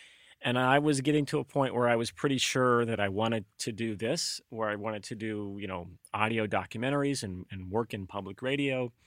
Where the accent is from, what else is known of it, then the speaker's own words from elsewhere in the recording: Alabama, United States; I grew up in Alabama, so I have a natural disadvantage there.